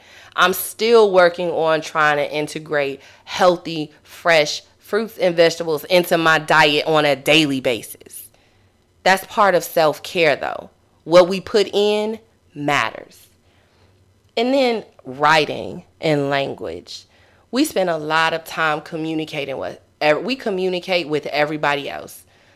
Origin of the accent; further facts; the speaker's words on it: Chicago, Illinois, United States; There was a study in my hometown, Chicago.